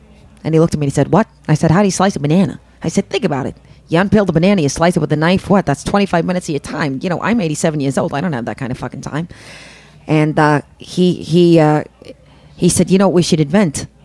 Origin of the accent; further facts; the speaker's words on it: Brooklyn, New York, United States; I had never heard of Bushwick, and I'm born and raised in Brooklyn, but we just don't ever come up this far north.